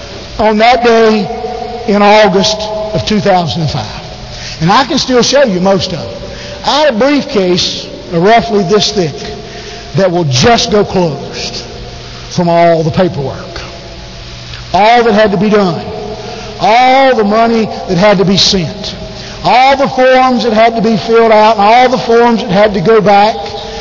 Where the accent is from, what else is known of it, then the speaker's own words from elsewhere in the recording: United States; I am American, and I know how they treated me.